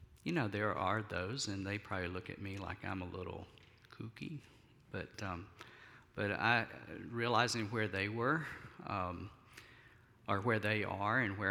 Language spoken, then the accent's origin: English; Georgia, United States; also born or lived in South Alabama; growing up in South Georgia and South Alabama, that was very common